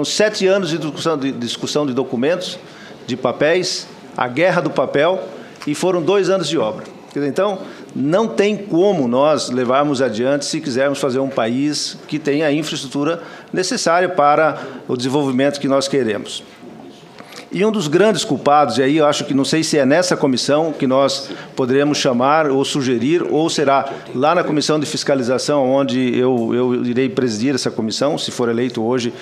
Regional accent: Brazil; E igual eu falava lá na minha terra, onde eu nasci, senador Jaime

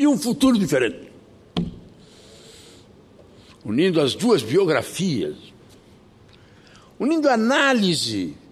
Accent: Rio Grande do Sul, Brazil; E escolheram como vice um jovem e excepcional deputado lá da minha terra. Mais uma vez, presidente, uma ligação entre o Acre e o Rio Grande do Sul.

